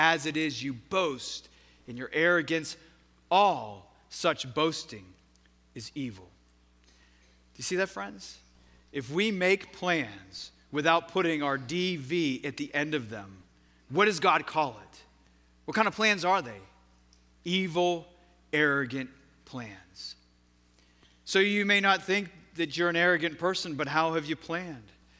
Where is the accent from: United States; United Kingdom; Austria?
United States; Pittsburgh, Pennsylvania; Not many of you know that I grew up in Pittsburgh, and I'm very proud of that.